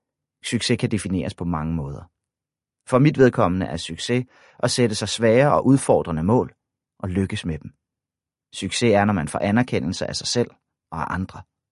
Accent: Nibe, North Denmark Region, Denmark; En vinterdag stoppede jeg op på min daglige tur forbi Limfjorden uden for min hjemby Nibe

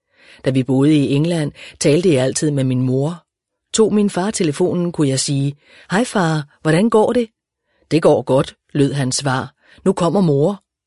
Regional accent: Humlebæk, Capital Region of Denmark, Denmark; Selv blev jeg født i Humlebæk i 1951. Her voksede jeg op i en lille familie

